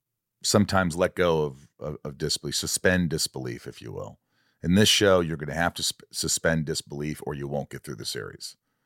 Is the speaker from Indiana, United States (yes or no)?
yes; Indiana, United States; I grew up in Indiana.